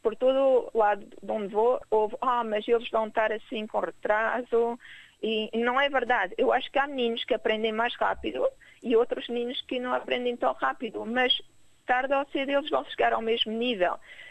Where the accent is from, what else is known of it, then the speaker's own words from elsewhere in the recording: France; Portuguese is a second language; Eu acho que é francês, porque como cresci em França, é o francês. Pois diria, se calhar, o espanhol, porque falo espanhol todos os dias com o meu marido. E, bom, inglês, espanhol, sim, igual. E o português, se calhar, é o que, infelizmente, falo menos